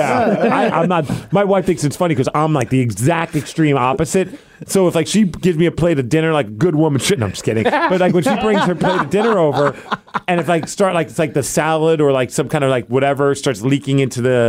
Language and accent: English; Montana, United States; I'm from Montana, have family in California.